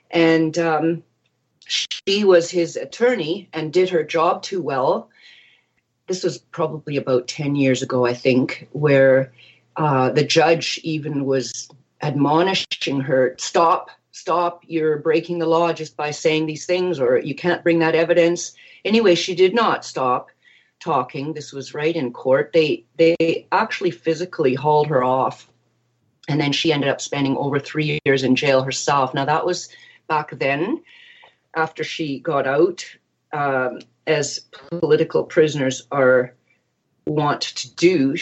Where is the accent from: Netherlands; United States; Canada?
Canada; And I come from German parents, immigrants to Canada. I grew up in Canada.